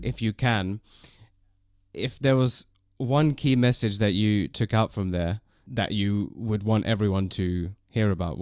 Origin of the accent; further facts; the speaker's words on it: London, United Kingdom; born there; I was born in London and I've lived in a few other places